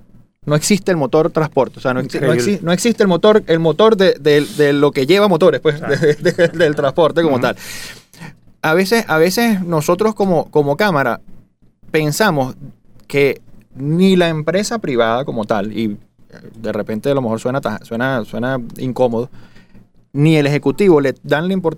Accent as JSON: {"language": "Spanish", "country": "Venezuela", "said": "Mira, ante de ser de un sector, somos todos venezolanos."}